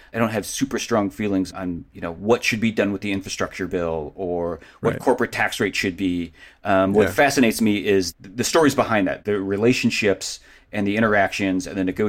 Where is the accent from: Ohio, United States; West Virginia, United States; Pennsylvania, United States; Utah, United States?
Ohio, United States; Cleveland; I mean, I grew up in Cleveland. The Cleveland Plain Dealer was dropped at my driveway every morning.